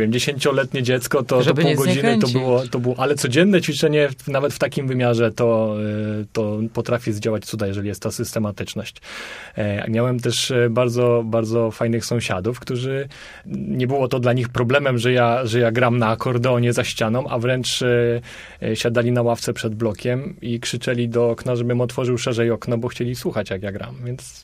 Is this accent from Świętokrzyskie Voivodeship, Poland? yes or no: yes; Starachowice, Świętokrzyskie Voivodeship, Poland; now in Łódź, Poland; Nie urodziłem się w Łodzi. Urodziłem się w województwie świętokrzyskim, w mieście Starachowice. I tam chodziłem do szkoły muzycznej pierwszego stopnia.